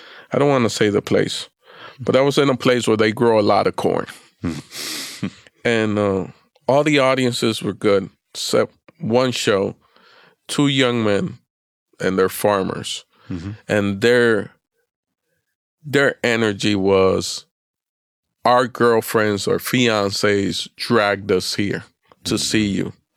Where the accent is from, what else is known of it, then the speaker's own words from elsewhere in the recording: Florida, United States; I fly home to visit my mother. I grew up in South Florida, tropical place.